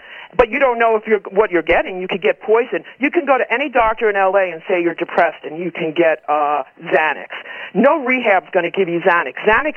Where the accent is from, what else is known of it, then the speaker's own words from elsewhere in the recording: Hollywood, California, United States; I wanted to tell you something about Hollywood, because I came from Hollywood. I live somewhere else now, but I came from Hollywood.